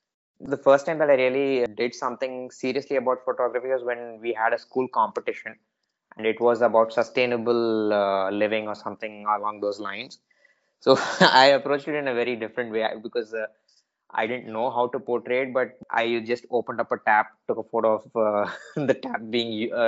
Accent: Qatar; also born or lived in Chennai, India; I grew up in the Gulf predominantly for my childhood. I was born in Madras, though, and I lived here briefly for a couple of years till I was 3 or 4 years old. And then we moved to Qatar, and most of my childhood was over there.

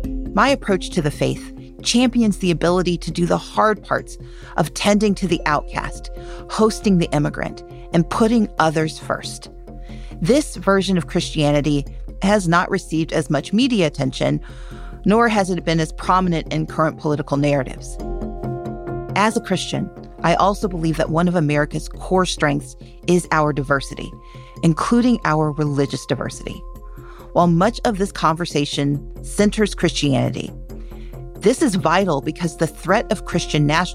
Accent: Mississippi, United States; moved away; also born or lived in Georgia; One, I'm from a very large family. Two, I grew up in Mississippi.

